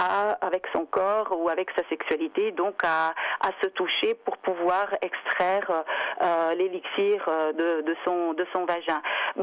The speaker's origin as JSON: {"language": "French", "country": "Italy", "second_language": "French", "said": "Et je suis italienne, en plus j'ai appris le suisse"}